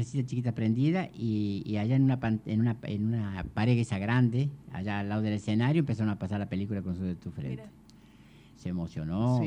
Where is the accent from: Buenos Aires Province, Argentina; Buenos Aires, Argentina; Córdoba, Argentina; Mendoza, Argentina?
Córdoba, Argentina; Brinkmann; pero yo soy de Brinkmann.